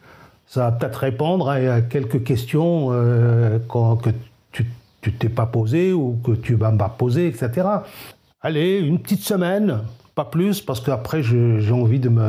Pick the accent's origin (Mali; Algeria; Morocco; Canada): Algeria; Kabylie; first language Kabyle; French is a second language; now in France; J'aime mon pays, j'aime ma langue maternelle, le Kabyle.